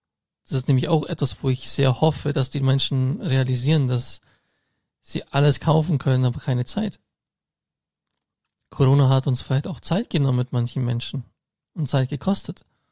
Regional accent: Augsburg, Bavaria, Germany; zum Beispiel in der Augsburger Innenstadt, in meiner Heimatstadt

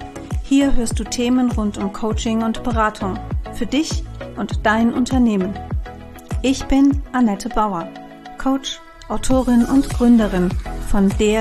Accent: Cologne, North Rhine-Westphalia, Germany; Du hast eine Station in Köln gehabt, da möchte ich natürlich mehr drüber wissen als Kölnerin.

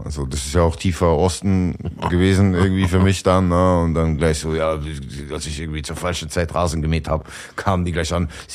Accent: Austria; Ja, aus Österreich, Mann.

